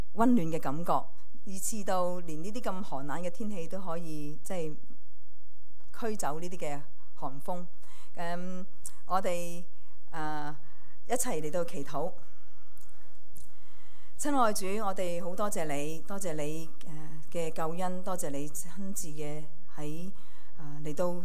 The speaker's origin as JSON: {"language": "Cantonese", "country": "China", "said": "我哋中國人咧幫啲細路仔幫我哋嘅仔女改名嘅時候咧"}